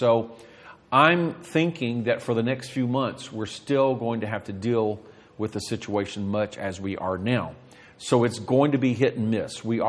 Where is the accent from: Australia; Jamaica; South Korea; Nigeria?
South Korea; now in United States; we Pentecostals have routinely gotten vaccines. I grew up in Korea at a time when it was a very poor country with a lot of disease.